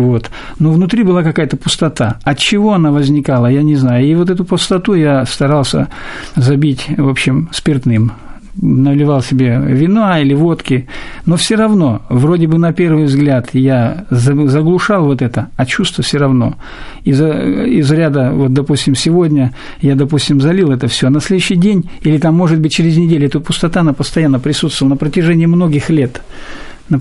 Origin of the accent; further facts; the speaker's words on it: Kazakhstan; also born or lived in Insar, Russia; Я родился в городе Инсар, Мордовской ССР. Вот. Шестимесячного ребенка меня увезли вместе с семьей в Казахстан.